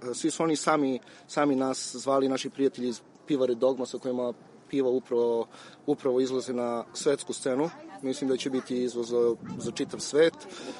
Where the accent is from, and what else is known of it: Bor, Southern and Eastern Serbia, Serbia; born or raised there